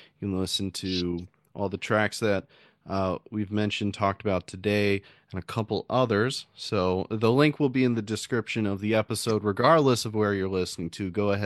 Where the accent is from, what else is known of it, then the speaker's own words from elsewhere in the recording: Florida, United States; I mean, I grew up in Florida, but typical visitor in Gainesville